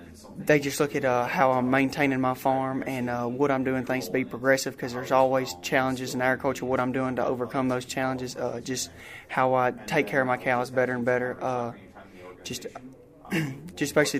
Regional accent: Tennessee, United States; I'm from Robertson County, Tennessee.

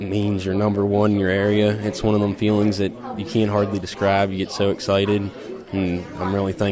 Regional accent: Burlington, West Virginia, United States; My hometown is Burlington, West Virginia, and I reside there on my family farm

